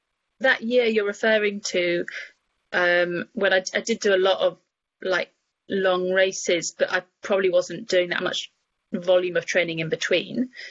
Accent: United Kingdom; I thought, being British, that if I just took the mandatory kit, I'd be fine.

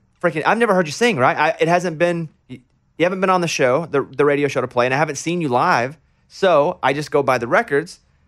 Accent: Mountain Pine, Arkansas, United States; just because I grew up in Mountain Pine, Arkansas, population 700, didn't mean I wasn't listening

